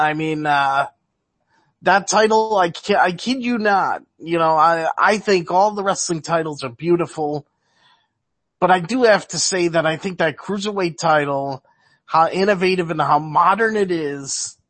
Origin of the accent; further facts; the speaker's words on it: Cleveland, Ohio, United States; because I'm from Cleveland, Ohio.